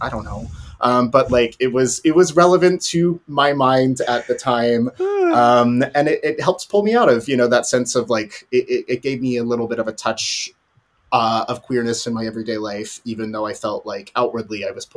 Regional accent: the South, United States; And a lot of that even stemmed from really even just growing up in the South

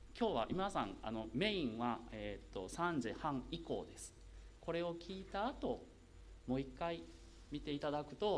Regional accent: Kagawa, Japan; 私先ほども紹介いただいたように香川県出身です。

